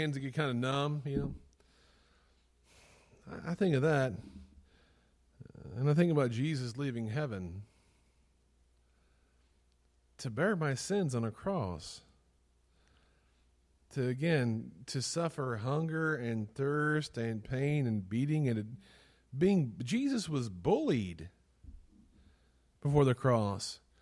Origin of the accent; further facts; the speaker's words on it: Midwest, United States; I remember growing up in the Midwest where it would be snowy